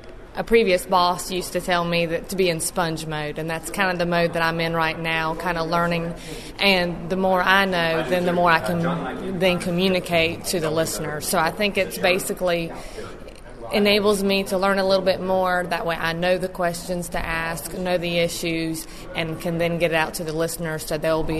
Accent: Southeast, United States; accent: Southeastern US; we are there in the Southeast, and my accent may be strange to some of those that are here in Washington

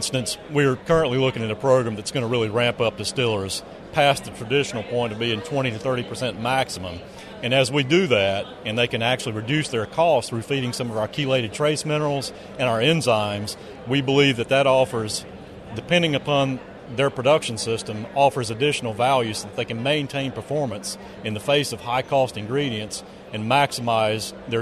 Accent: North Carolina, United States; Well, thanks, Chuck. I am from North Carolina.

